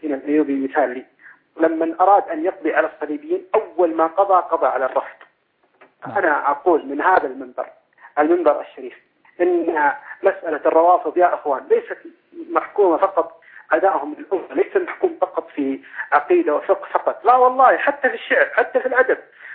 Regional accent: Mecca, Makkah Province, Saudi Arabia; أنا والله من أهل مكة وأعرفهم

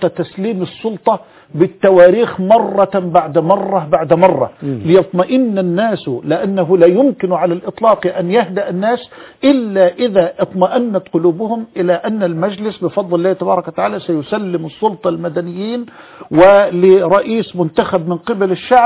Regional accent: Egypt; علينا جميعا كمصريين

